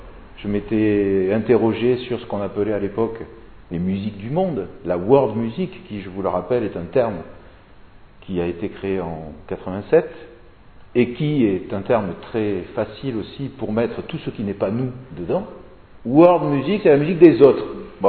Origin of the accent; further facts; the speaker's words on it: Gascony, France; also born or lived in Lyon; puisque j'étais à Lyon et je venais de la Gascogne natale.